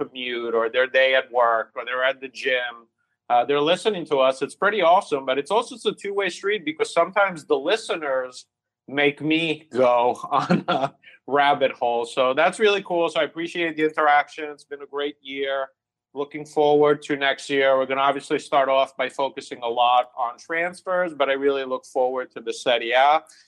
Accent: Italy; because I grew up in Italy reading a lot of his work

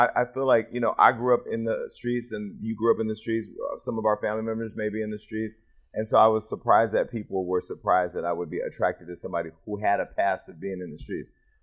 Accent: Stockton, California, United States; Listen, I'm from Stockton.

